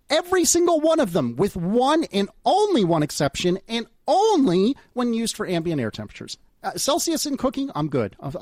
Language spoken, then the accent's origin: English; United States; I mean, I don't because I'm an idiot and I'm an American